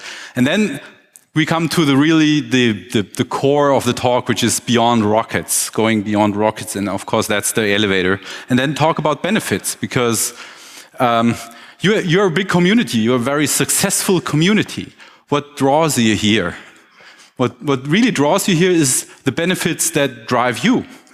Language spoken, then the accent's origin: English; Kassel, Hesse, Germany; I just visited my hometown of Kassel in Hessen, a little bit south of here